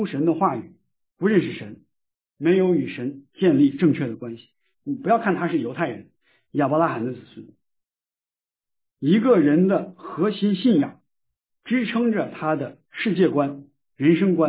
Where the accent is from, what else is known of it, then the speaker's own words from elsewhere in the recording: China; 我是在中国大陆这个出生长大的